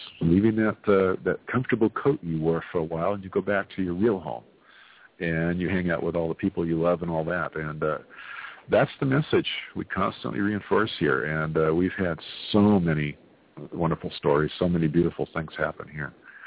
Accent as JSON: {"language": "English", "region": "California", "country": "United States", "said": "I am a medium from Northern California. I live out in the gold country of California."}